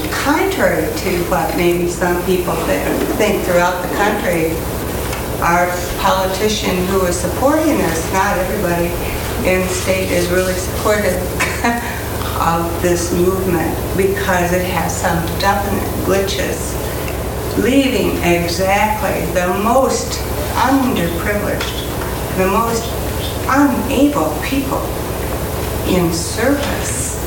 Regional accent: Madison, Wisconsin, United States; Well, I'm from Madison, Wisconsin.

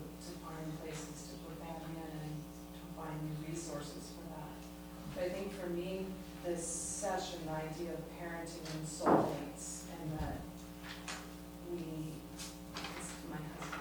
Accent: Spokane, Washington, United States; I'm from Spokane.

